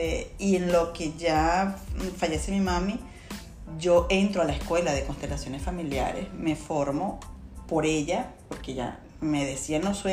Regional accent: Falcón, Venezuela; also born or lived in Caracas; porque como dices, soy de Falcón, tuve que vivir en residencias en Caracas.

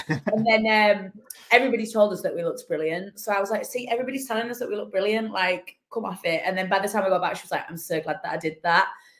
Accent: Hull, Yorkshire and the Humber, United Kingdom; Obviously, I'm from Hull. She's from Liverpool. And like the M62 connects Hull to Liverpool.

